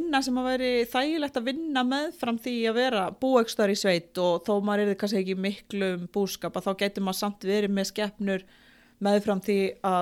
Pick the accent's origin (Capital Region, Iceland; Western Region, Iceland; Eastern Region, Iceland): Eastern Region, Iceland; Straumur; ég er nú fætt hérna út í göttunni, hérna á heilsugæslinu og eigistum og uppalinn á Straumi, hérna á Fljótsdalshéraði.